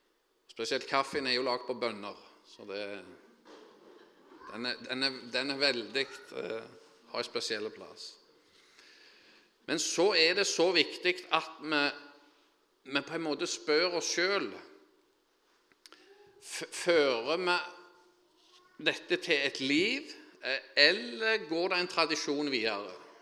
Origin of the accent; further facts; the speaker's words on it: Finnøy, Rogaland, Norway; Jeg er jo fra Finnøy, der har de lagt en industri av bedehuskulturen.